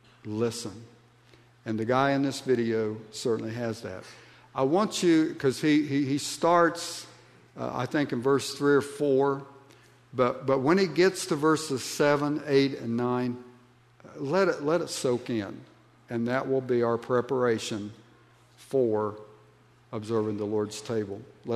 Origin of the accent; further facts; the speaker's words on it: Ohio, United States; accent: hillbilly twang; moved away; I grew up in Southeast Ohio, and I kind of got stuck with this hillbilly twang, and I can make it worse, believe me, because I've lived away long enough.